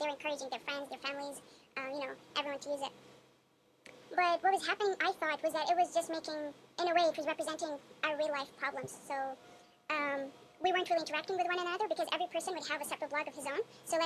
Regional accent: Bahrain; moved away; I come from Bahrain. It's a very long trip to here

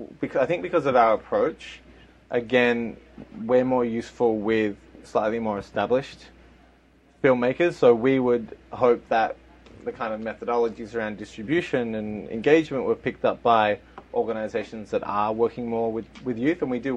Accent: Australia; I'm speaking as the Australian on the team

